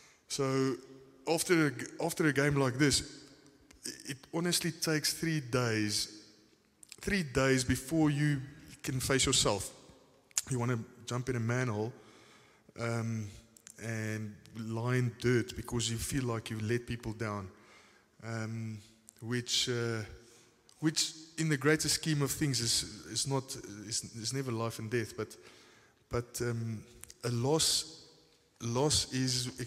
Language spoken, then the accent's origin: English; South Africa; because as a South African, you're thinking they're here